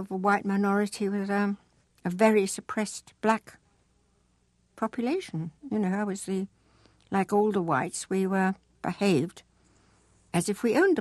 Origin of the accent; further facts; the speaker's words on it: Zimbabwe; accent: Rhodesian; now in England; Rhodesian accent.